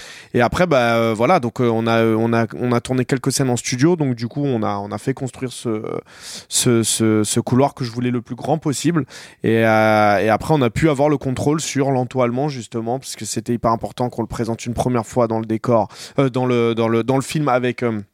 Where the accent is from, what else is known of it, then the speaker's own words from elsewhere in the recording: Noisy, Île-de-France, France; moi j'ai grandi à Noisy